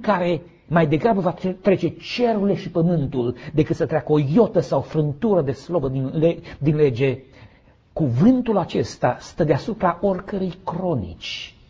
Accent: Transylvania, Romania; cei care suntem din Transilvania, avem slăbiciune pentru Coșbuc.

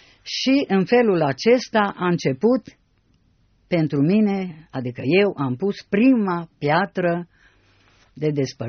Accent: Sibiu, Sibiu County, Romania; Sunt din Sibiu, acolo era o filarmonică renumită

